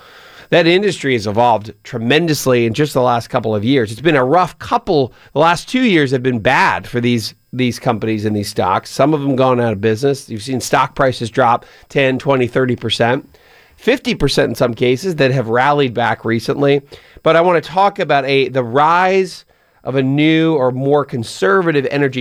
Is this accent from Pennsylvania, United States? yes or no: yes; Pennsylvania, United States; Pennsylvania, my home state, and then North Carolina, my alma mater state.